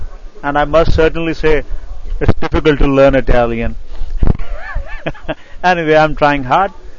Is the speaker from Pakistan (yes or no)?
yes; Pakistan; I'm from Pakistan, and I'm here on a secondment working with AJIP for 1 year